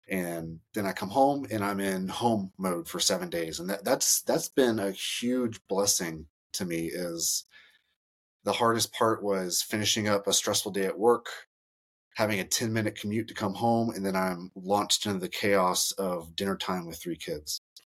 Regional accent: Tampa, Florida, United States; No, I grew up in Tampa, Florida. So, okay. I grew up with hot

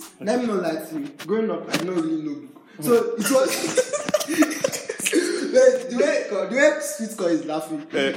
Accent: Birmingham, West Midlands, United Kingdom; So you don't know I'm from Birmingham. I'm from the street.

